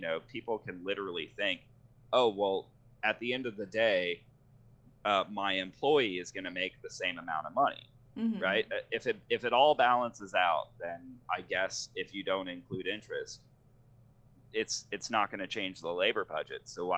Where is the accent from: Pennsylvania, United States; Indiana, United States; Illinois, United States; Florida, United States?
Florida, United States; now in Atlanta, United States; at least down in Florida where I grew up, I'm not really from Atlanta. Like, I moved here a few years ago